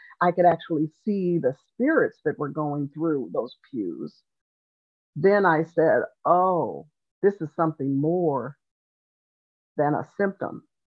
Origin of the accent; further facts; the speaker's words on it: Colorado, United States; I was originally born and raised in Colorado. And in Colorado, there's a thing called a Juneteenth celebration